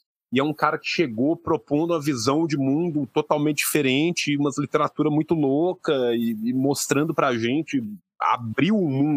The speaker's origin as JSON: {"language": "Portuguese", "town": "Pompéu", "region": "Minas Gerais", "country": "Brazil", "tie": "born or raised there", "said": "Nessa época, eu ia muito no interior, na cidade de onde eu vim, né, que era Pompéu"}